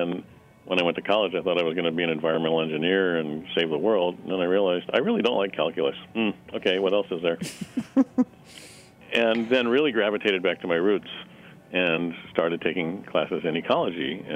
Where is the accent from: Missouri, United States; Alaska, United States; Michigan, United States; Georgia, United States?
Missouri, United States; St. Louis; So when we were kids, I grew up in St. Louis, Missouri, and we would go on wildflower hikes and camping trips.